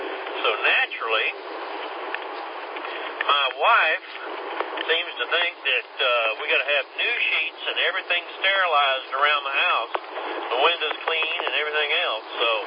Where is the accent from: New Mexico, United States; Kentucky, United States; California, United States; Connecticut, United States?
Kentucky, United States; I'm originally from Kentucky, up in coal country